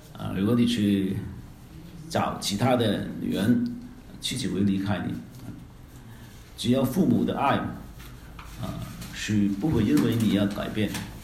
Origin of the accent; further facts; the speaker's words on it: Hong Kong; 他不是一个我们香港人叫